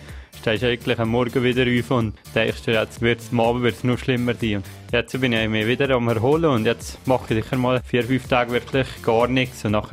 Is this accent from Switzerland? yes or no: yes; Valais, Switzerland; Und nachher war ich natürlich noch mit ihm im Zimmer als beide Walliser.